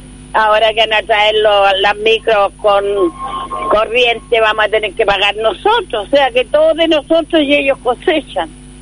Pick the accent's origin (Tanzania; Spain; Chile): Chile; porque ya no somos chilenos, somos extranjeros ya